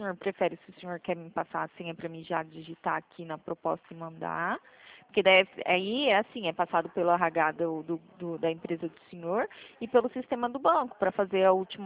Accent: Presidente Prudente, São Paulo, Brazil; Eu sou de Presidente Prudente, interior de São Paulo.

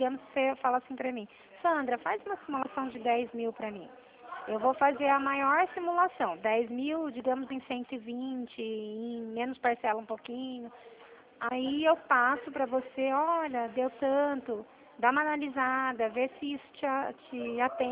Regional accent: São Paulo, Brazil; por isso que o meu número fica DDD19, que eu sou aqui do interior de São Paulo.

